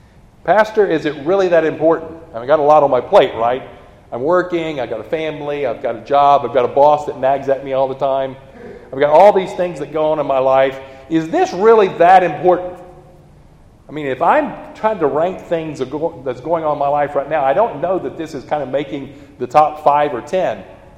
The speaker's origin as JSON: {"language": "English", "region": "Texas", "country": "United States", "said": "or I'm a Texan, right? Good identity there, right, for us Texas folks."}